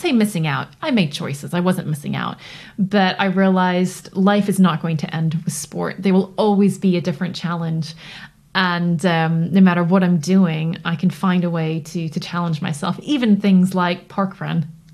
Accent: Toronto, Ontario, Canada; So I grew up in Toronto.

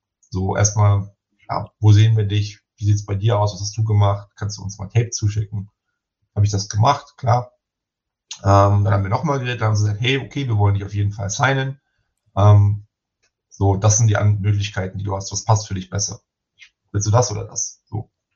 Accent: Munich, Bavaria, Germany; weil so München halt schon so meine Heimatstadt ist

